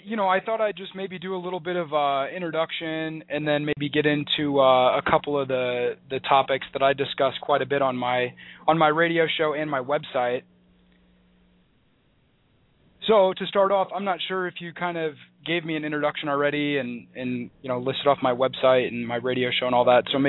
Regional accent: Omaha, Nebraska, United States; So anyways, born and raised in Omaha, went to high school in Omaha, Omaha Central High School.

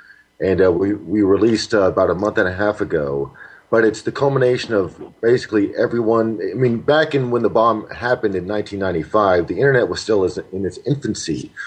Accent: Oklahoma City, Oklahoma, United States; No, I mean, I grew up in Oklahoma, in Oklahoma City. It's my hometown

